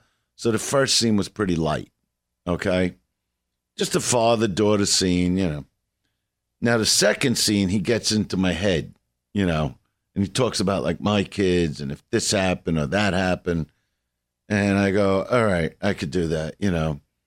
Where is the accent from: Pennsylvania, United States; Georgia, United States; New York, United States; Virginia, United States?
New York, United States; Brooklyn; You know, I'm from Brooklyn.